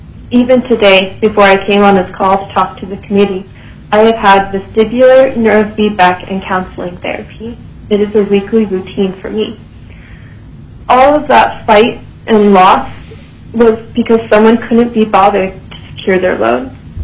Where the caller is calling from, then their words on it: Anchorage, Alaska, United States; I am calling from Anchorage, Alaska.